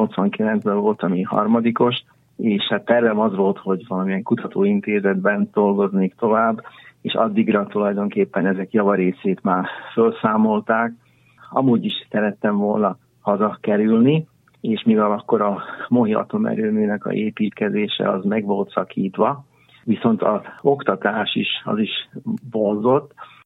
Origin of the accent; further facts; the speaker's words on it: Levice, Nitra Region, Slovakia; én Léván születtem 1967-ben, és hát a szüleim és a nagyszüleim is lévaiak, és még visszamenőleg jó néhány generáció, a kötődés az nagyon, nagyon mély Lévához. Hát itt végeztem már az alapiskolát